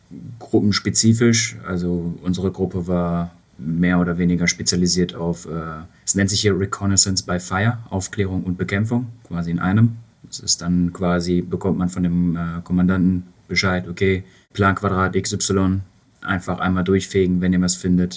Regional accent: North Rhine-Westphalia, Germany; Aufgewachsen in Nordrhein-Westfalen. Mhm. So, das ist so der Raum. Zu viel würde ich dafür auch nicht sagen wollen. Also welche Stadt genau, Nordrhein-Westfalen, westlicher Teil davon, ja.

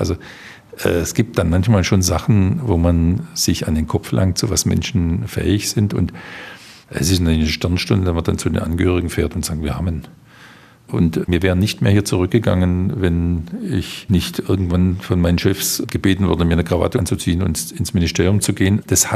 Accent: Berlin, Germany; born there; ich bin in Ostberlin geboren, im April 62

